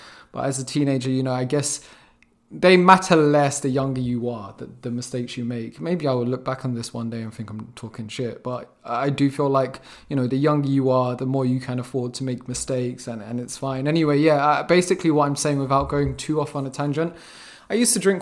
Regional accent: London, United Kingdom; a few stories about me growing up in South London.

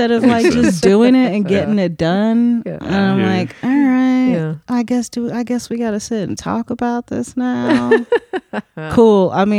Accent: New York, United States; Sometimes I think you forget that I am from New York.

